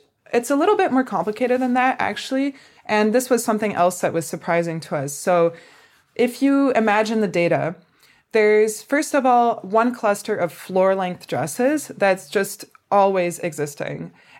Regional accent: Paris, Île-de-France, France; I grew up in Paris, France, which is the capital of fashion.

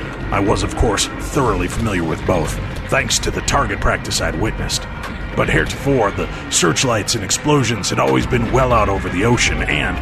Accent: Hermosa Beach, California, United States; also born or lived in Los Angeles; I'm a native Californian. I was born in Los Angeles and grew up in Hermosa Beach.

